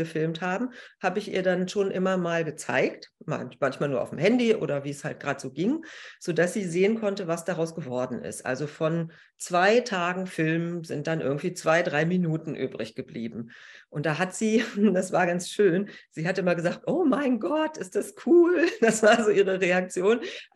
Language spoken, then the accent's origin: German; Berlin, Germany; wir kommen alle aus Berlin